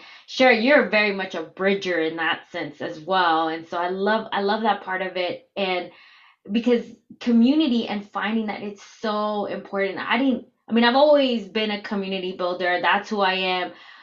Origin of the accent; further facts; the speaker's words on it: Houston, Texas, United States; I would always say, oh yeah, I was born and raised in Houston.